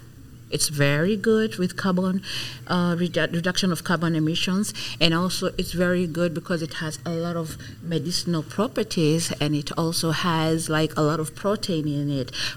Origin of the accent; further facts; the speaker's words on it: Kenya; And like when I was growing up in Kenya, I remember that you could not cut a tree without a government permit.